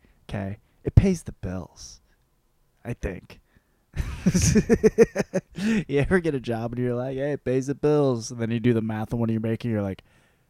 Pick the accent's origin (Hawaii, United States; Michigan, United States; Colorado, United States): Michigan, United States; also born or lived in Los Angeles / Arizona; And I was like, oh, Michigan. But I didn't live there for a long time. I was out in L.A. And I lived there, and I lived in, you know, Arizona for a bit.